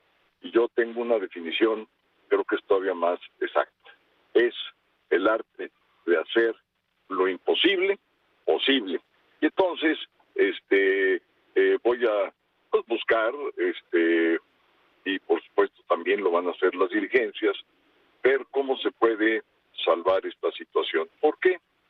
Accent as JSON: {"language": "Spanish", "country": "Mexico", "said": "Todos somos mexicanas y mexicanos"}